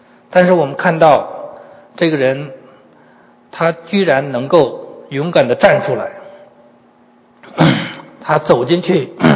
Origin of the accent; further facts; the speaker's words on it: China; 那我们中国人的埋葬呢，就是人死了以后，一般第三天下葬